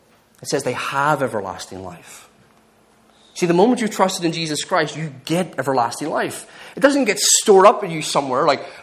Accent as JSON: {"language": "English", "country": "Ireland", "said": "a couple windows that, as an Irish person, very easy to get into."}